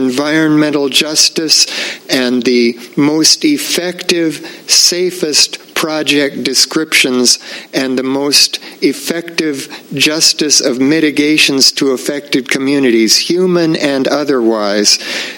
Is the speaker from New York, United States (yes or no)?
no; Atascadero, California, United States; Good morning. … from Atascadero